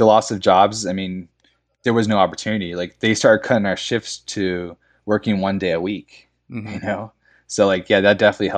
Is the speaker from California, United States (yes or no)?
yes; California, United States; our nicknames, me and my friend, cause we're from California